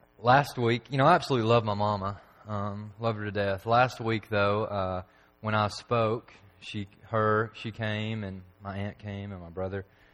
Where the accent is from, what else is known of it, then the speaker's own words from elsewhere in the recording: McMinnville, Oregon, United States; even though I'm from McMinnville, and even though I was born in Biola, and my parents were farmers for a little while, and I've got farming background, I grew up on a farm for 4 years, and then we moved to the city of McMinnville